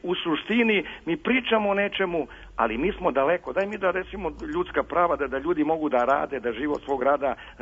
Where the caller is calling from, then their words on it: Belgrade, Serbia; Pa evo, ja sam iz Beograda.